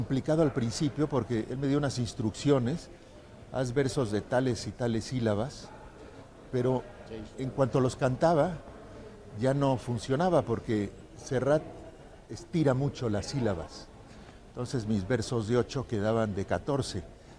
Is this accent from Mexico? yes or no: yes; Veracruz, Mexico; Yo nací en Veracruz y soy veracruzano, pero de mi madre hacia arriba no. Entonces todo el tiempo suspiraban por Barcelona y se hablaba en catalán en casa.